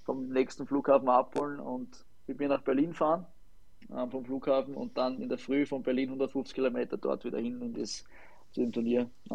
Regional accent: Vienna, Austria; Und ich als Wiener, Wien aufgewachsen, definitiv Rapid.

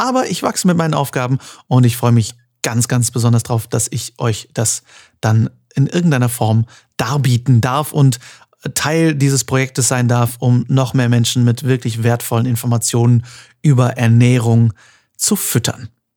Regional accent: North Rhine-Westphalia, Germany; now in Düsseldorf, Germany; Und das, obwohl ich jetzt in Düsseldorf lebe. Aber diese Diskussion werde ich jetzt nicht auslösen. Ich bin Westfale, mir ist das relativ schnuppe.

